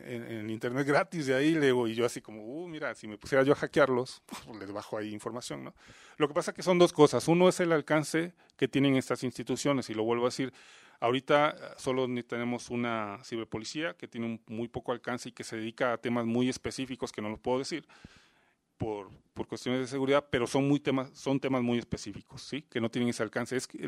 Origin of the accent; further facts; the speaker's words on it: Veracruz, Mexico; Yo vengo de Veracruz y soy originario de un pueblo muy pequeño de allá.